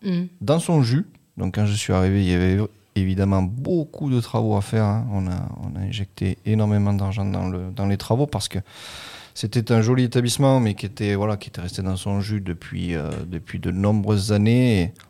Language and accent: French; Sorgues, Provence-Alpes-Côte d'Azur, France; il faut savoir que j'ai grandi devant le château, puisque je suis natif de Sorgues.